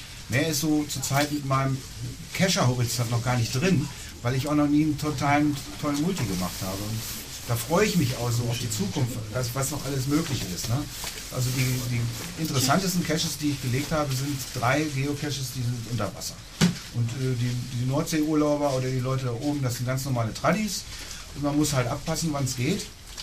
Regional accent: Salzgitter, Lower Saxony, Germany; Und ich komme aus Salzgitter

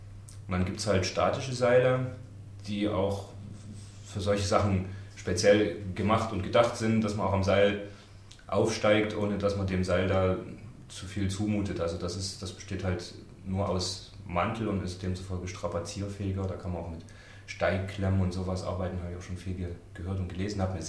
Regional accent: Wurzen, Saxony, Germany; Also ich komme nicht direkt aus Leipzig, ich komme ursprünglich aus Wurzen, das ist so bald ein Vorort vielleicht, also 20, 30 Kilometer.

